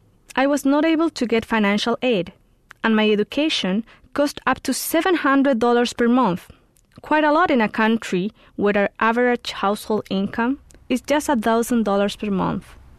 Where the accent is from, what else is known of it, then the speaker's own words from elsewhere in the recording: Chile; English is a second language; now in United States; In my home country of Chile, the government is trying to invest more state money into its universities.